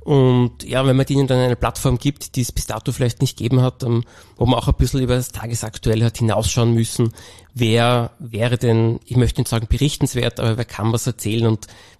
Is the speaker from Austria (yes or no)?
yes; Klagenfurt, Carinthia, Austria; born there; Ja, ich bin gebürtiger Klagenfurter